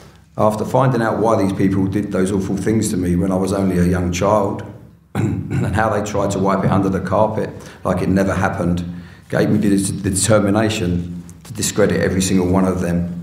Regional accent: Victoria, Australia; whilst in lockdown in my home state of Victoria, Australia in 2020

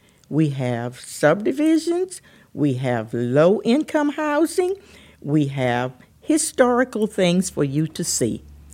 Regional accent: Midway, Georgia, United States; I think that you should come to my hometown, the city of Midway, because it is a good place to visit, a good place to live.

